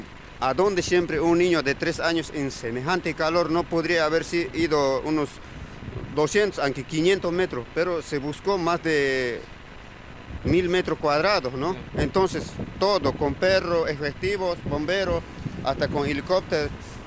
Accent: Bolivia; now in Villa María, Argentina; Mi hijo nació aquí en Villa María, es villamarense mi hijo. Es argentino, nosotros somos bolivianos, pero nos hemos radicado

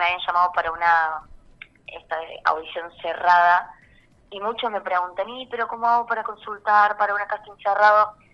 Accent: Villa María, Córdoba, Argentina; eso es lo primero que yo pensé cuando me fui de Villa María

